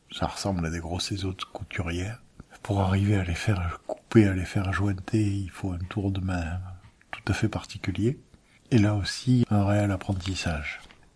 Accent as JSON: {"language": "French", "region": "Occitanie", "country": "France", "said": "Chez nous, en Cévennes, c'était un peu ça aussi"}